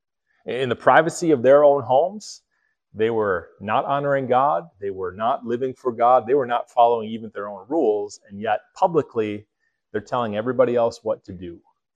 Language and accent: English; Minnesota, United States; the Minnesota, yeah, I was born in Minnesota. You didn't know that?